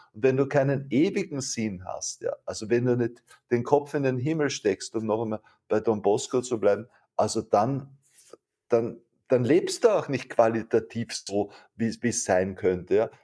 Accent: Vienna, Austria; ich bin ein Wiener

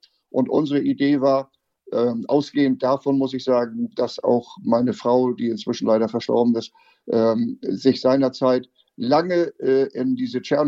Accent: Schleswig-Holstein, Germany; ich komme hier aus der Nähe von Eckernförde. Wir leben auf einem großen familiären landwirtschaftlichen Betrieb

